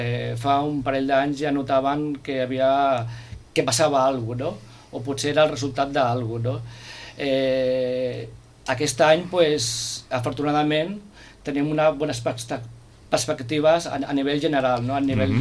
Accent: Sitges, Catalonia, Spain; jo soc fill de Sitges, me'n recordo que abans hi havia 5 càmpings

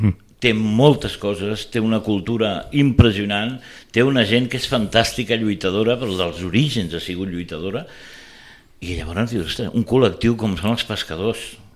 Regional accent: Barcelona, Catalonia, Spain; Però aviam, jo no sóc sitgetà, jo sóc de Barcelona, però conec Sitges des de fa molts anys

